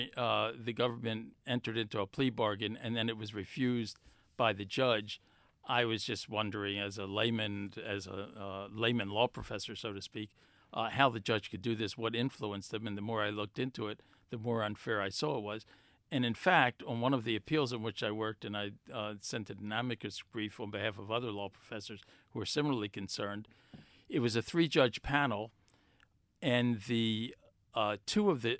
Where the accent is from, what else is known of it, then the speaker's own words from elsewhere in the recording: United States; I certainly respect Israel. I'm an American. I respect America.